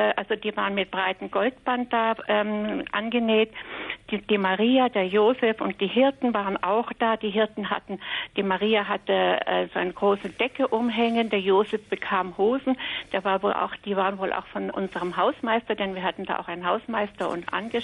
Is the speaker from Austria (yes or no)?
no; Wrocław, Lower Silesian Voivodeship, Poland; moved away; Ich bin in Breslau aufgewachsen.